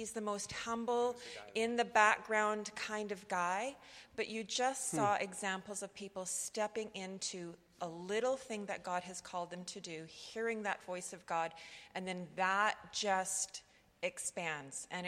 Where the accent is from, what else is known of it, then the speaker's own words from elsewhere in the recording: Canada; they're so, being Canadian and in the culture that we live in, they're so bold.